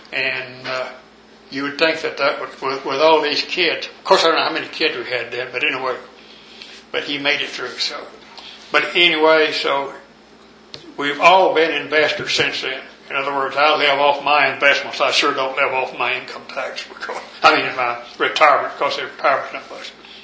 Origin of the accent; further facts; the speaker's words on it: Cleveland, Texas, United States; born there; I was born in Cleveland, Texas, in 1924, April the 22nd, 1924. I was one of seven children.